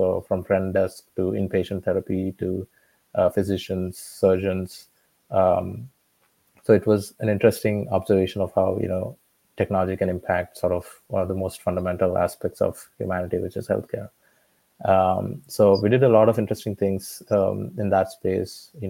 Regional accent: South India, India; moved away as an adult; now in United States; I grew up in South India in a small town. Studied math and computer science in India.

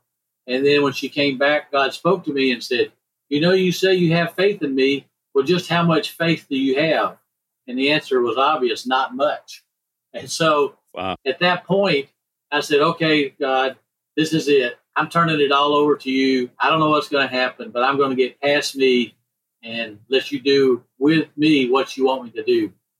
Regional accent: Georgia, United States; Yeah, so my part of the story is I grew up in Georgia, close to Atlanta, just west of the Atlanta airport.

